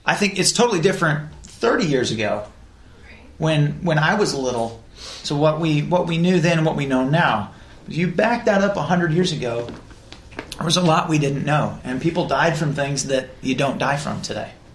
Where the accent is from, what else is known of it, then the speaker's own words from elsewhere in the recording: Spokane, Washington, United States; You think about, I'm from Spokane. Well, it's not Seattle. Well, it's not Portland.